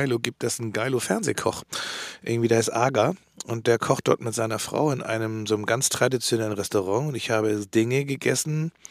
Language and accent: German; Germany; Als Deutscher bist du in dem Ort, der eigentlich natürlich J-Lo heißt